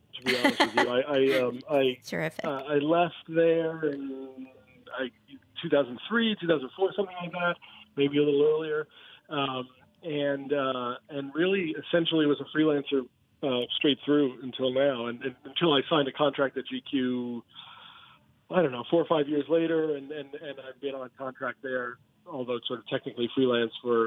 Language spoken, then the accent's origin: English; Brooklyn, New York, United States; Where you are, I grew up in Canarsie, in sort of the deepest reaches of Brooklyn, and went to high school in Flatbush, went away to college briefly in Massachusetts, then lived in Brooklyn for another 20 years or so